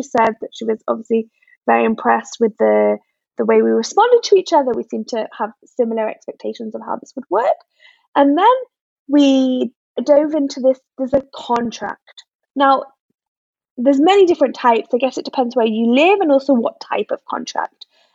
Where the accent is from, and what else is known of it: Newcastle upon Tyne, North East England, United Kingdom; born or raised there; also born or lived in London; now in Tel Aviv, Israel